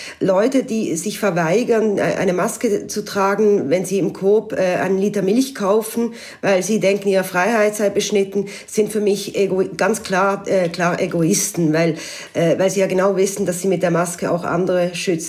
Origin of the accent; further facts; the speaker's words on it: Switzerland; now in France; Ich spüre als Schweizerin, und die allerdings seit einigen Jahren im nahen Elsass lebt, aber in der Schweiz arbeitet und sich täglich aufhält